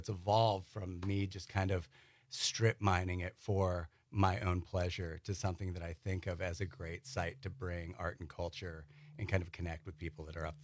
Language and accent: English; Brooklyn, New York, United States; now in Door County, United States; So Door County for me, I'm an implant. I came here from Brooklyn.